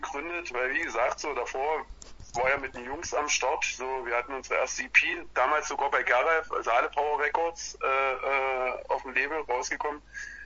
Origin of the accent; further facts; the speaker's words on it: Torgau, Saxony, Germany; Ich komme aus Torgau.